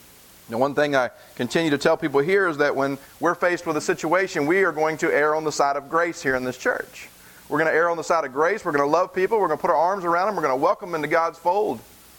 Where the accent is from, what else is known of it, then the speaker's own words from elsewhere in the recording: the South, United States; Am I saying that right? I'm from the South.